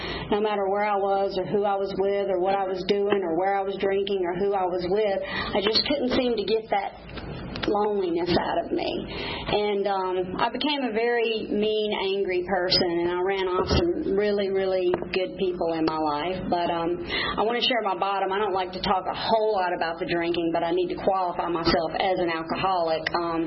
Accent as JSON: {"language": "English", "town": "Atlanta", "region": "Georgia", "country": "United States", "tie": "born there", "said": "I was born in Atlanta, Georgia, by very young parents."}